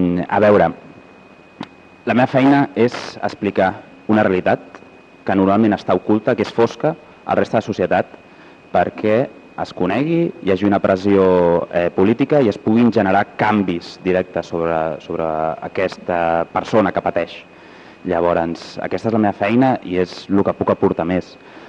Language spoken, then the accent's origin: Catalan; Tiana, Catalonia, Spain; also born or lived in Badalona; Jo, encara que he nascut a Badalona, m'he criat aquí a Tiana